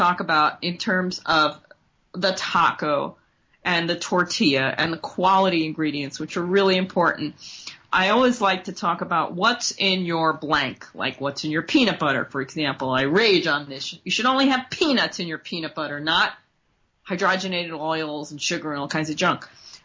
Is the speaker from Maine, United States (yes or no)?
no; New York, United States; also born or lived in California / France; I'm originally from New York. I'm in New York now.